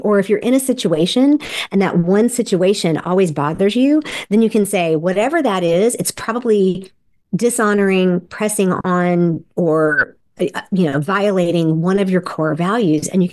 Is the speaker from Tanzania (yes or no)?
no; South Korea; first language English; I grew up in Korea. So, of course, English is my first language. And then we knew some Korean.